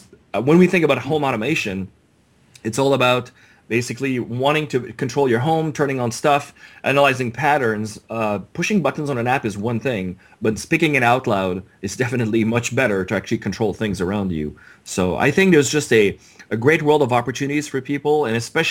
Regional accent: Canada; I'm actually French-Canadian, so you can all go back to just listening to what we're saying instead of trying to analyze my accent.

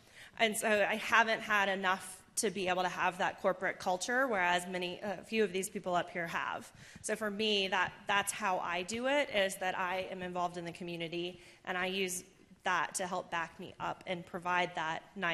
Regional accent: the South, United States; Not only am I a female in it, but I'm from the South, right?

